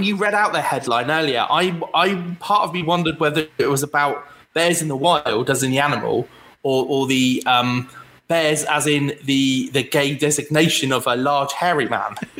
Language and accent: English; South East England, United Kingdom; So I'm from the New Forest, as Alan is. So we've grown up with animals roaming around.